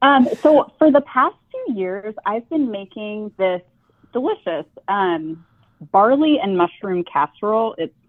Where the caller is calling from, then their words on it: Seattle, Washington, United States; I am well. I am calling from Seattle.